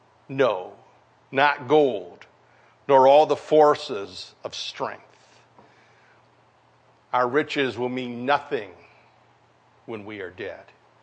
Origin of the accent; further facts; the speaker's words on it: United States; born there; I'm not saved because I was born in America